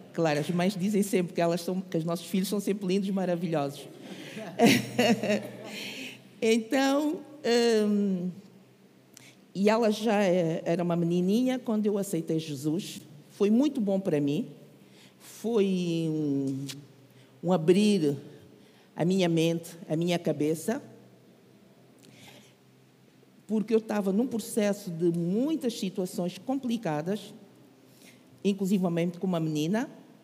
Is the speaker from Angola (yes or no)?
yes; Angola; Eu sou de Angola, sou angolana.